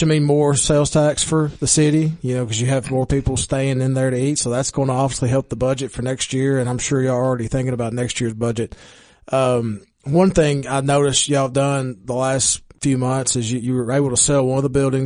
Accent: Baxter, United States; I'm visiting with Baxter Mayor John Martin and Police Chief Danny Holmes. Again, my hometown, two of my favorite people in the world, doing great things.

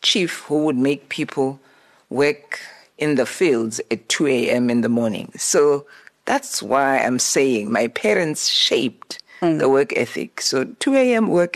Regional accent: Limpopo, South Africa; born there; I was born in Limpopo.

